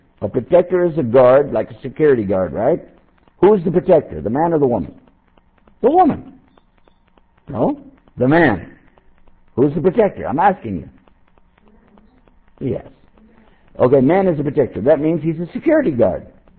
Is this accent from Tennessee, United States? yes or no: no; Texas, United States; because, you know, I'm from Texas. We can't help it. Built in excuse.